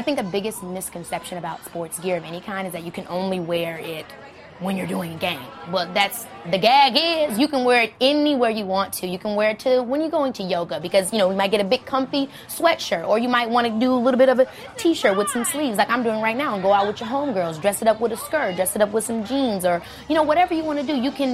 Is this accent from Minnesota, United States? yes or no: no; Chicago, Illinois, United States; also born or lived in California; Well, you know, I grew up in Chicago, so I have to support the Bears